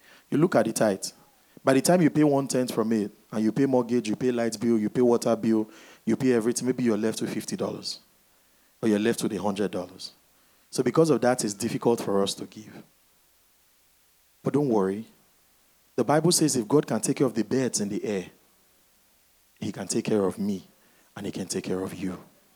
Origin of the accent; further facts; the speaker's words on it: Nigeria; moved away; Each and every one of us here, 95% of us here, we came from Nigeria. When we came, we didn't have anything.